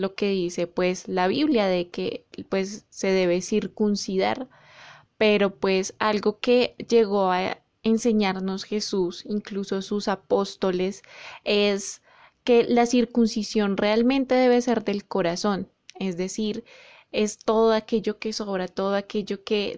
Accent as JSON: {"language": "Spanish", "country": "Colombia", "said": "en Colombia, yo sé que como colombianos debemos respetar a nuestras comunidades"}